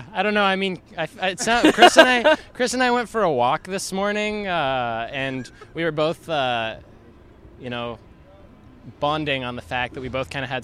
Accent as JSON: {"language": "English", "town": "Vancouver", "region": "British Columbia", "country": "Canada", "lives_now": "Victoria, Canada", "said": "I'm from Vancouver. And then, like, 5 years ago, I moved to Victoria, and I met all these lovely people."}